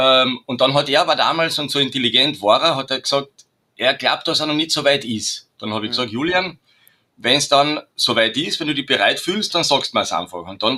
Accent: Carinthia, Austria; Ich bin ein gebürtiger Trautaler.

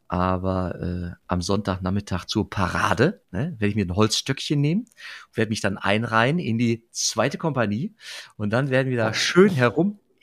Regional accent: Rade, Germany; Und jetzt hatte ich vor kurzem in Rade in meinem Dorf eine größere Hochzeit.

